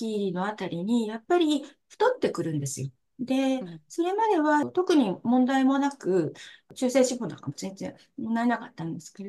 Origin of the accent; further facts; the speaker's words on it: Tohoku, Japan; 岩手県の盛岡市を拠点に、全国を対象に仕事をしております。出身も東北です。で、一旦大学で東京の大学に進みまして、その後地元に戻ってきまして、